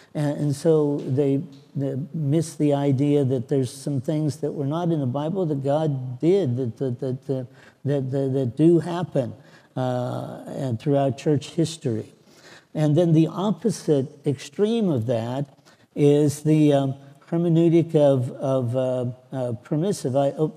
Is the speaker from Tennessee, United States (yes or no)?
no; Pennsylvania, United States; I grew up in Western Pennsylvania Alliance